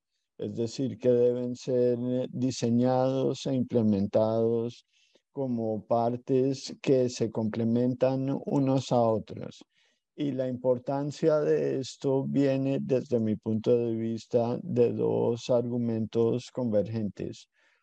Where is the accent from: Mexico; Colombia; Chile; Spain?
Colombia; como colombiano a Pacho de Rú, con quien todos los colombianos tenemos una deuda innombrable